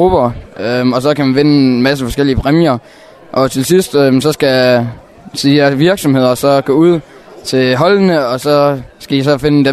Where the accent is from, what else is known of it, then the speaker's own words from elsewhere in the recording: Lyngså, North Denmark Region, Denmark; Jeg kommer fra Lyngså, og jeg går i Hørby Dybvad skole i Dybvad.